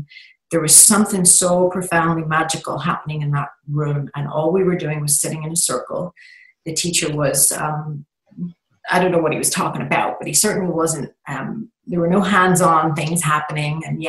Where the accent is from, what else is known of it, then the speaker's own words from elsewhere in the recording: Belfast, Northern Ireland, United Kingdom; now in Texas, United States; I currently live in Texas near Austin, but I grew up in Northern Ireland near Belfast. And my time growing up there was extremely challenging.